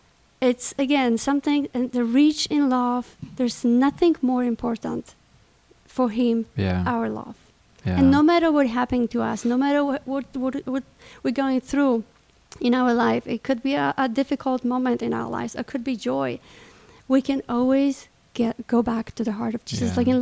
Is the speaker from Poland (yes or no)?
yes; Poland; English is a second language; Speaking about our community or even my own country, since I am coming from Poland, my fathers and even the church